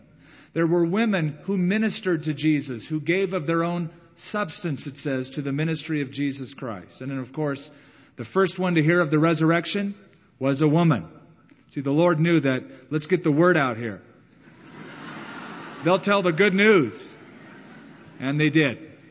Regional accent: United States; Those of us here can relate because we live in America. And as an American, we are used to schedules, daytimers, faxes, fast-paced living.

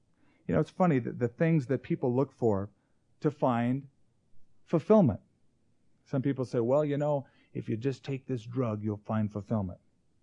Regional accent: New Mexico, United States; I come from New Mexico, and we have crystal churches, metaphysical churches, dotting the streets, lining many of the cities in New Mexico.

